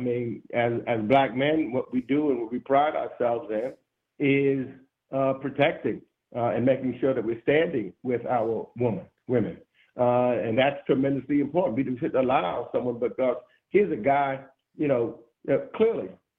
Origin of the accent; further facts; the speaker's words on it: New York, United States; look, I'm from New York.